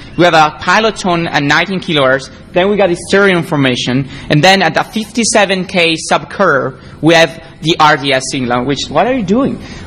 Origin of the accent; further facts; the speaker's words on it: Italy; I'm from Italy.